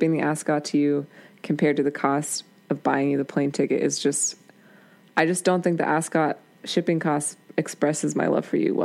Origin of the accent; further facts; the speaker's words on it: Canada; As a Canadian citizen, allow me to correct you.